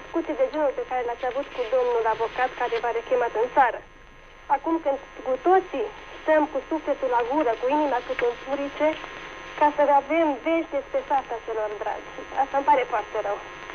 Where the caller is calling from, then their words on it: Sankt Ingbert, Saarland, Germany; din Sankt Ingbert.